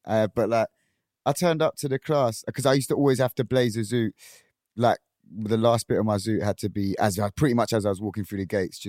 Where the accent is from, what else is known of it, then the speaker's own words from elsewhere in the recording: Chessington, London, United Kingdom; Because I'm from Chesington, so no one was on it.